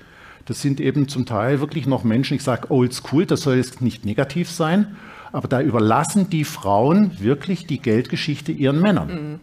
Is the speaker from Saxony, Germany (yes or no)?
yes; Dresden, Saxony, Germany; jetzt kommen sie in Berlin vorbei, in Dresden, meiner Heimatstadt